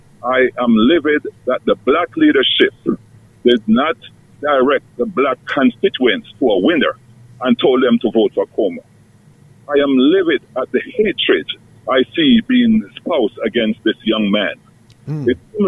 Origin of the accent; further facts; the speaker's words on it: Queens, New York, United States; I'm from Queens.